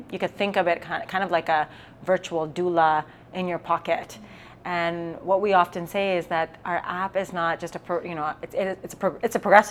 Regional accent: Canada; I'm Canadian.

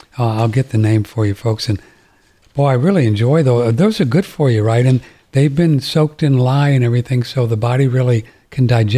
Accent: India; I'm from India.

